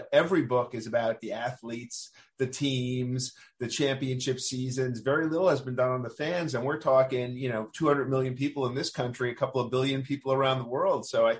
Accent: Queens, New York, United States; I grew up in Queens and went to my first games at Shea.

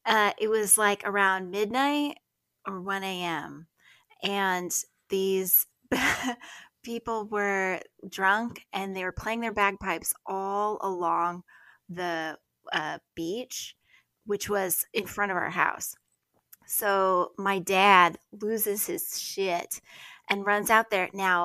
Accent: Idaho, United States; I grew up in Idaho, and for some fucking reason, there's like a lot of Scottish people. I don't know why.

